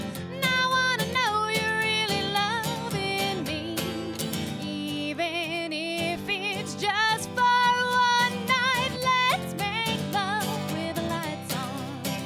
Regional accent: Lawrenceville, United States; I'm from Lawrenceville originally, and that's where I live now.

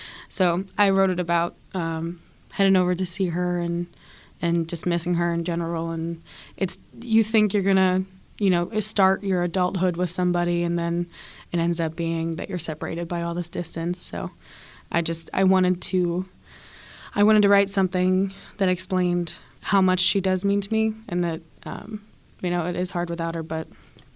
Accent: Dormont, Pennsylvania, United States; I'm actually from Pittsburgh. I grew up in Dormont, and then moved back from college, ended up going to Dormont again, so.

